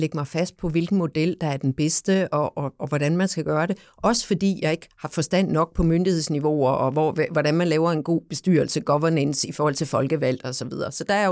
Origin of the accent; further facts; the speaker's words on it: Samsø, Central Denmark Region, Denmark; nu er jeg jo fra Samsø, Ole, og der bor jo ikke andet knap 4.000 mennesker.